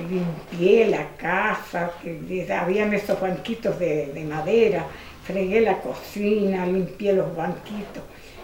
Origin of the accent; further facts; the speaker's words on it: Mirador, Río Negro, Argentina; now in Jacobacci, Argentina; Somos del Mirador, pero los vinimos a vivir a Jacobasi, después de casada y todo eso.